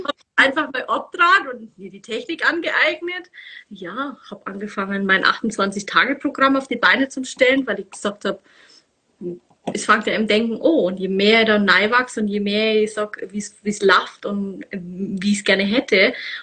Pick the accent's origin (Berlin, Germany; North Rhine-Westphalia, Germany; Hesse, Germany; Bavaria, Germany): Bavaria, Germany; Munich; ich komme aus München.